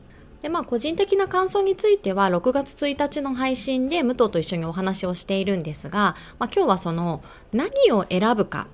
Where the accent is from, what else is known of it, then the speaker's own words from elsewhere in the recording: Chiba, Japan; now in Tokyo, Japan; 私東京なので、じゃあ東京さんなかったらじゃあ関東で選ぼうかなとかね、隣の県、私もともと地元が千葉なので千葉県産で選ぼうかなとか、